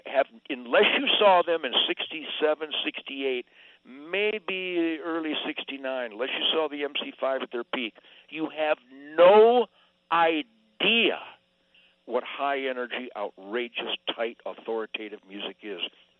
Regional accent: Detroit, Michigan, United States; I born and raised in Detroit, and I had this killer band … that was already just storming, man, just phenomenal. We were number one in Michigan

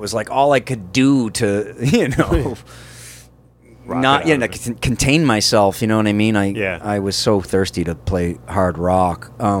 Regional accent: Massachusetts, United States; Massachusetts.

